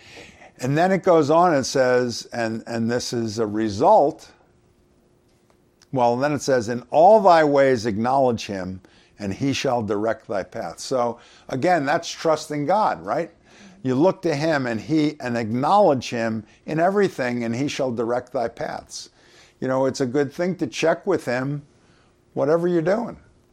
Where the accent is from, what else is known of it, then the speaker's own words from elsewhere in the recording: Long Island, New York, United States; When I was a kid growing up in Long Island in the 1960s, believe it or not, there were these guys, and they had a farm right next to the high school.